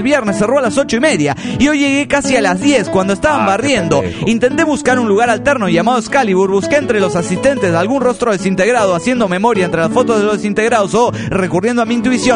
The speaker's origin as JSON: {"language": "Spanish", "region": "Mexico City", "country": "Mexico", "said": "del DF mexicano."}